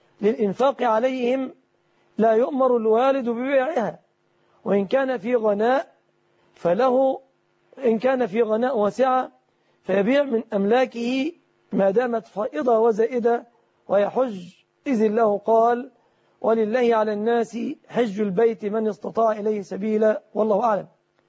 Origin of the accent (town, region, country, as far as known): Egypt